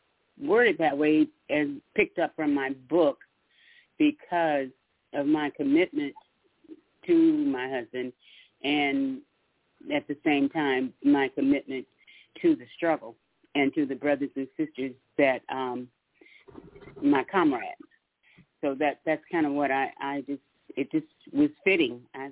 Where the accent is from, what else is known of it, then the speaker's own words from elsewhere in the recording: Wisconsin, United States; I didn't grow up around her, but you know, I grew up in Wisconsin, and she lived here in Georgia.